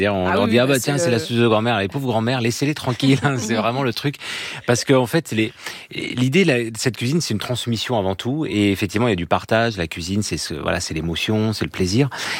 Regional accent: Brittany, France; moi je suis breton, on a tous joué étant petit

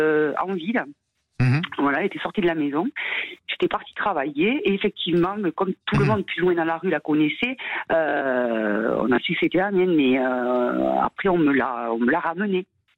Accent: Occitanie, France; je suis de l'Aveyron. Non, l'Aveyron, c'est connu pour la bonne bouffe, pour le bien vivre.

